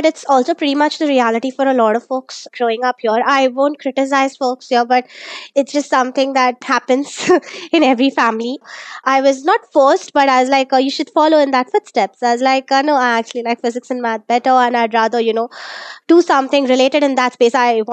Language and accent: English; India; first language Malayalam; English is a second language; Hindi and Marathi came about because of that. My native language, Malayalam, is basically, you know, the stuff that I speak at home. It's just like a very multilingual thing on account of the place where I'm at.